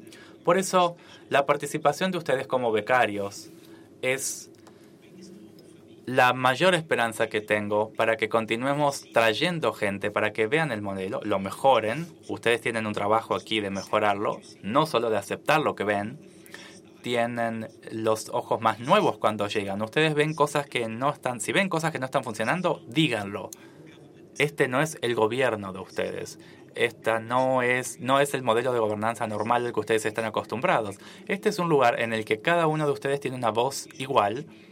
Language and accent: Spanish; Lebanon; Crecí en un país, en Líbano, donde la gente luchó durante 15 años